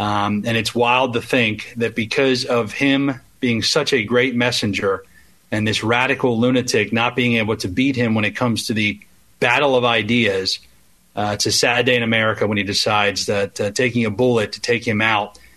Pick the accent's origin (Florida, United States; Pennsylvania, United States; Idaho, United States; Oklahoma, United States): Pennsylvania, United States; Remember that you told me to come back to Pennsylvania, my home state, because this would deliver the White House.